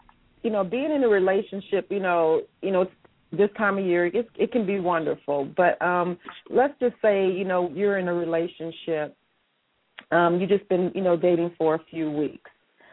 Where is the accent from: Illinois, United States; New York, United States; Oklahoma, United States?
Illinois, United States; Peoria; now in Atlanta, United States; I am an artist and DJ manager. I'm also a youth counselor at the Boys and Girls Club. I'm originally from Peoria, Illinois. I reside in Atlanta, Georgia. I've been here for 14 years